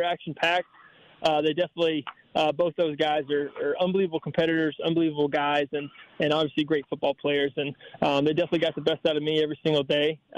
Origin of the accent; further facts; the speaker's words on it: Georgia, United States; Growing up in Georgia, for sure. That's where I always wanted to end up.